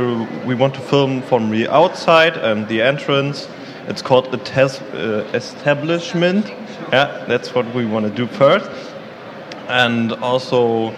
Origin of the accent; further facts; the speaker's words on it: Berlin, Germany; we're from Berlin here.